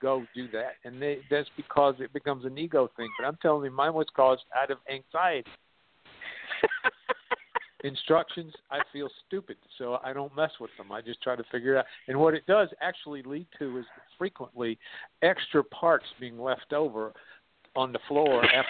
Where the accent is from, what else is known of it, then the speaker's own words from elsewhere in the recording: South Carolina, United States; Well, I hate to say, but I grew up in South Carolina and went to school there, and they didn't have too many schools.